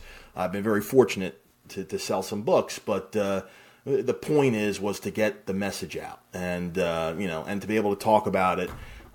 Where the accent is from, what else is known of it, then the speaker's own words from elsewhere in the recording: Philadelphia, Pennsylvania, United States; And go figure, I'm from Philadelphia, and the kid gets drafted by the Phillies.